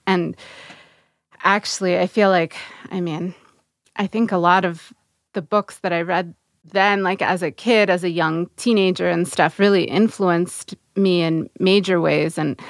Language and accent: English; Russia; now in United States; the school I went to, there were not other Russian immigrants. And I felt pretty like interested in being American, but also feeling very much like on the outside of that.